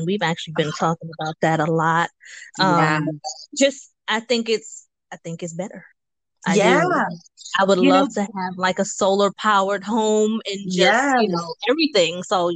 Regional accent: New York, United States; Yeah, I feel you on that because I'm from New York. So, you know, we don't get very much space.

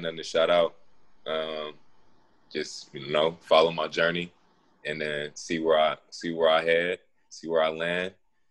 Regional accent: Ghana; It's an African dish that my grandma makes. I'm Ghanaian, so probably some corned beef and rice or jollof rice.

